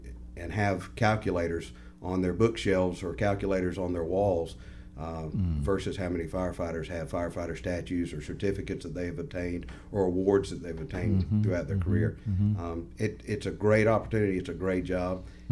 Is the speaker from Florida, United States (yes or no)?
yes; Sopchoppy, Florida, United States; I was raised in Sop Choppy, Florida